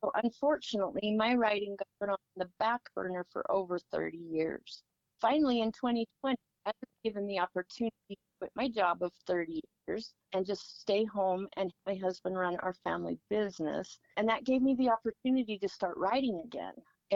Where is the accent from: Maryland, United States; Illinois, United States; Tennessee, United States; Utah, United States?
Utah, United States; Richfield; also born or lived in El Centro, California; I was born in El Centro, California, but moved to Richfield, Utah when I was just a child.